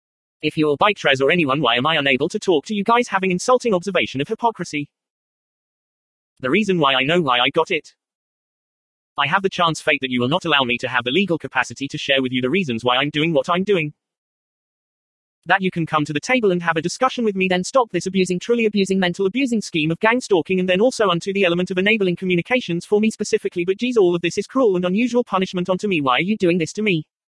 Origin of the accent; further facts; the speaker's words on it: San Bernardino, California, United States; Yes, it is … who is born and raised in San Bernardino. Who at the first job was the San Bernardino Public Library.